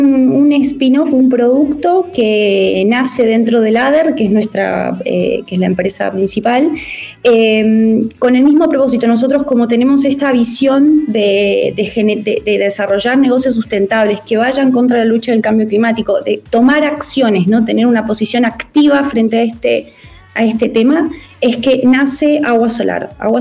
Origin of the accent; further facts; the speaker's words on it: Argentina; now in Chile; nací y criada en Argentina, pero bueno, ya viviendo en Chile, casada con un chileno, ya estoy completamente involucrada acá en Chile.